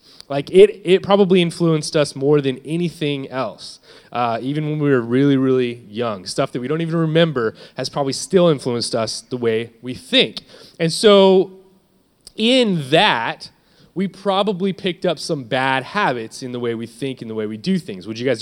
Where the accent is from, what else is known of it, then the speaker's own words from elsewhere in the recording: Bakersfield, California, United States; also born or lived in San Luis Obispo / Orange County; I'm from Bakersfield. I live here most of my life.